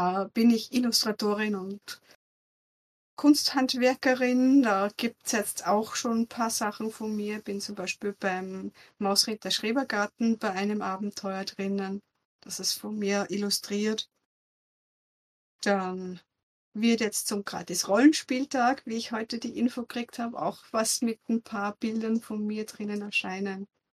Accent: Austria; bin ich aus Österreich und mein Mann ebenfalls.

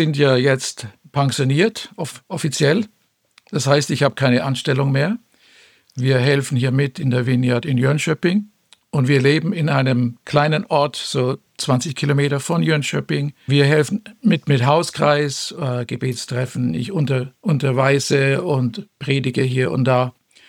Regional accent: Nuremberg, Bavaria, Germany; Aber ich bin also in Nürnberg aufgewachsen. Und unsere Familie, typische Mittelklasse.

